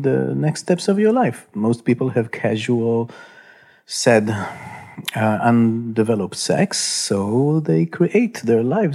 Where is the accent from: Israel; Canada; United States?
Israel; English is a second language; I grew up in Israel, to a very good family, mainstream family